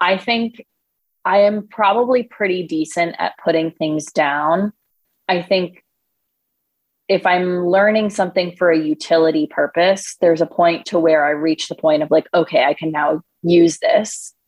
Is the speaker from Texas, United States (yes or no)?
no; California, United States; they would take me like hiking because I grew up in California